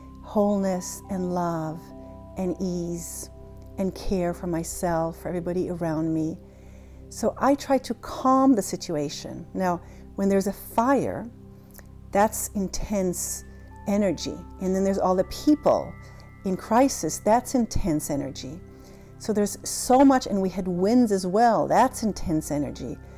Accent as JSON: {"language": "English", "country": "Israel", "tie": "born or raised there", "said": "Now, I was raised in Israel. I was born and raised in Israel, so I know what it's like to be in a crisis situation in a war zone."}